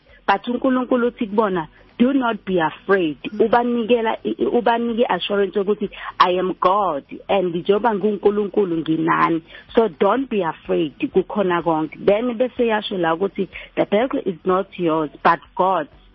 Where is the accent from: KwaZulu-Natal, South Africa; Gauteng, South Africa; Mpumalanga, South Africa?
KwaZulu-Natal, South Africa; Phoenix; I'm from Manmoria, Phoenix.